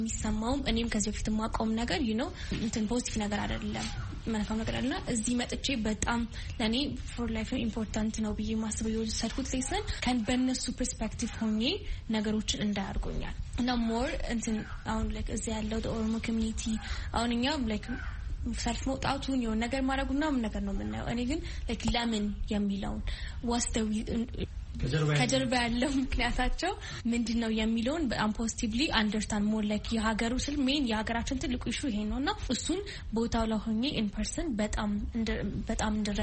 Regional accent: Addis Ababa, Ethiopia; እኔ አዲስ አበባ ነው ተወልጄ የሚያደኩት።

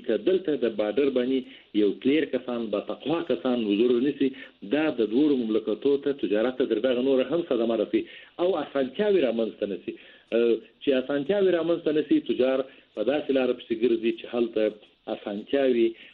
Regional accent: Afghanistan; موږ د افغانستان د سوداګرو دی

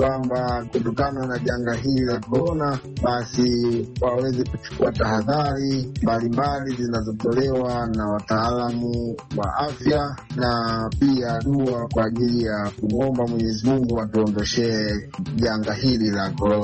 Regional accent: Tanzania; now in Cairo, Egypt; nipo Cairo, natokea Tanzania.

